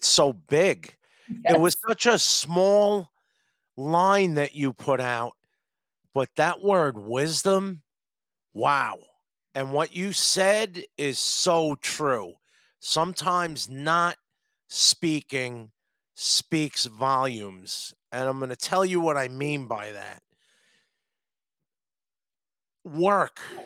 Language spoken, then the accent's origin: English; Long Island, New York, United States; Long Island, New York.